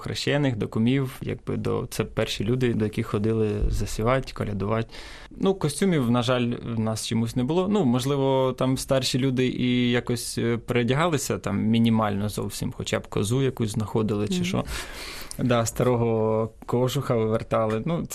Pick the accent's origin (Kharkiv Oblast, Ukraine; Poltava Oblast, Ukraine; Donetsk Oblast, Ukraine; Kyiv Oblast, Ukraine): Kyiv Oblast, Ukraine; Zhurivka; Я родом з Київської області, з села. Село називається Згурівка.